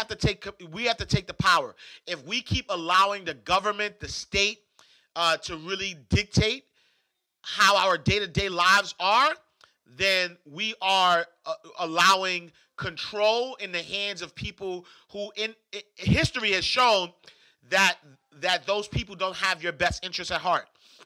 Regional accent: Harlem, New York, United States; when I grew up in Harlem, I never had a great interaction with police officers.

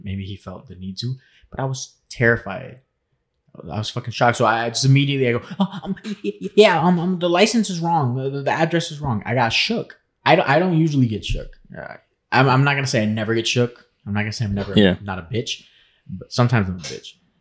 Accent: Port St. John, Florida, United States; Where I'm from, I guess it doesn't matter. I'm from Central Florida. I'm a little shantytown called Port St. John. That's where I'm from.

